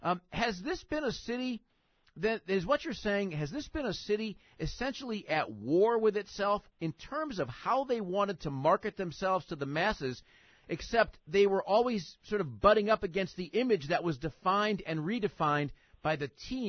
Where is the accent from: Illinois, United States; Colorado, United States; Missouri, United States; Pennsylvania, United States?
Illinois, United States; Chicago; I'm a Chicagoan, and my family came from the South Side.